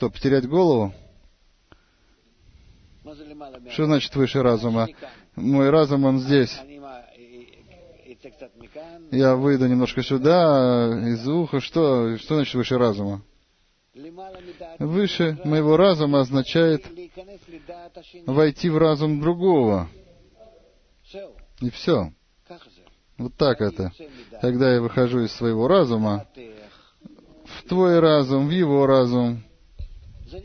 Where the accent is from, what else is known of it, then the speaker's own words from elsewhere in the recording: Vitebsk, Vitebsk Region, Belarus; Действительно? Это ведь мой родной город. Там есть ученики.